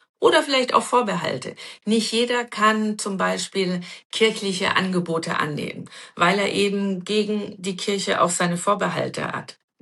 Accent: Bavaria, Germany; Ich komme aus Bayern

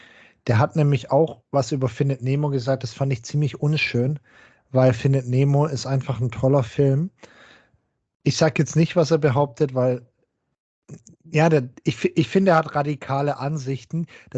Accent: Baden-Württemberg, Germany; dann tendiere ich als Schwabe dazu, nicht so viel zu nehmen

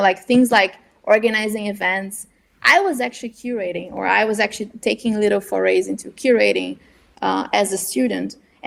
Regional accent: Brazil; my experience of growing up in Brazil, understanding the reality of Brazil.

